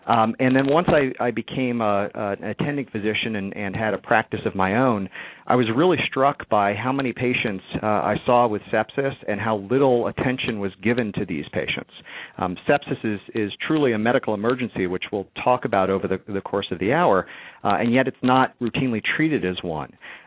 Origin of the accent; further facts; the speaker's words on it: Cincinnati, Ohio, United States; I grew up in Cincinnati, Ohio, as a product of a middle-class family